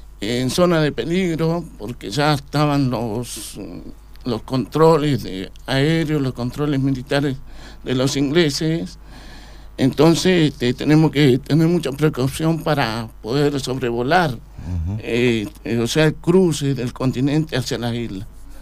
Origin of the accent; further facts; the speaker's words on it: Esquel, Chubut, Argentina; Bueno, yo soy oriundo de Esquel.